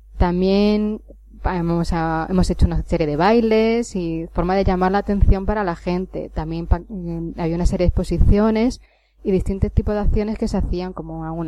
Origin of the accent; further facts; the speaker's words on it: Málaga, Andalusia, Spain; Y aprovechando que estoy aquí y que soy de Málaga